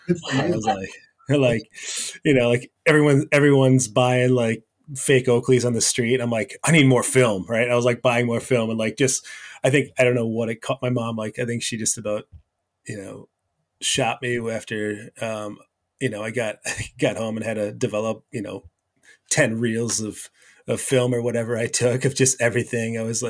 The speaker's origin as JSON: {"language": "English", "region": "Wisconsin", "country": "United States", "tie": "born or raised there", "said": "yeah, and then I grew up in Wisconsin"}